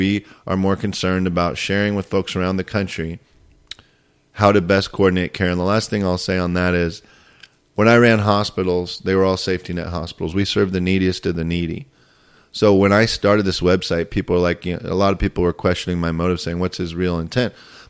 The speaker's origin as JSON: {"language": "English", "region": "California", "country": "United States", "tie": "born or raised there", "said": "with all due respect to my home state, I would say that we are not one of the most advanced states in terms of coordinating care"}